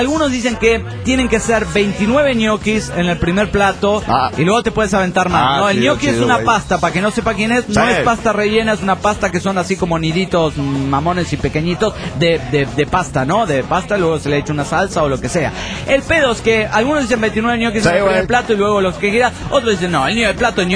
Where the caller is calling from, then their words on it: New York, United States; de New York.